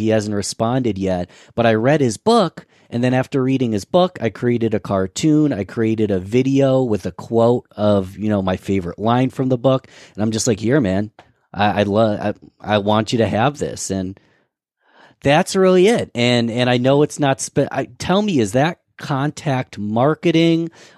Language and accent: English; Rochester, United States; I'm from Rochester, right, Stu?